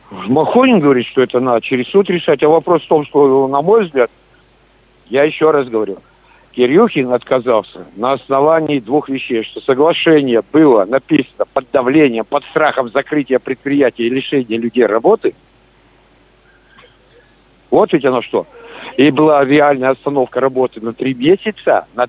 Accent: Perm Krai, Russia; То есть я говорю, тот пермяк, который... Деньги все вкладывал в Пермский край.

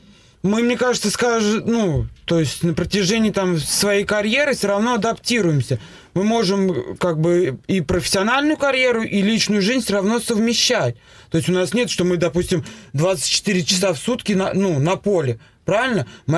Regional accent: Moscow, Russia; Я из Москвы.

